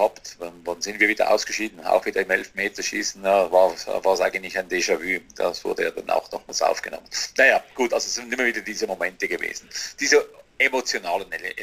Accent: Switzerland; es tut ja wirklich weh, so als Schweizer, wenn man ja so gut drin ist in einer Weltmeisterschaft.

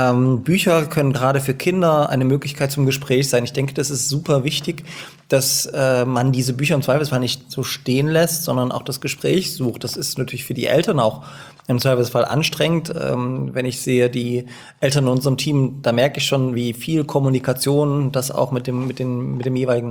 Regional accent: Dresden, Saxony, Germany; Und ich komme ja auch aus Dresden und ne, Osten und so

